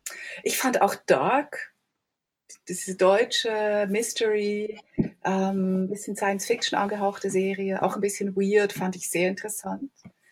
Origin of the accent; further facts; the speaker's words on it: Switzerland; Als Schweizer Kritikerin